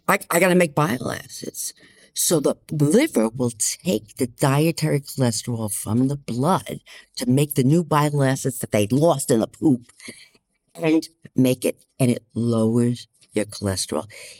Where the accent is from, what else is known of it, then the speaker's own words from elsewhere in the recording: Boston, Massachusetts, United States; Now, you know, I'm from Boston.